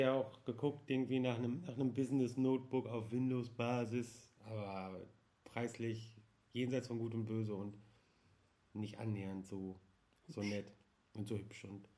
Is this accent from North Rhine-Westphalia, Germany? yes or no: yes; North Rhine-Westphalia, Germany; Das Bördeland, das landwirtschaftlich beackerte Land zwischen, naja, Gesegrund und Soest. Das ist die Soester Börde.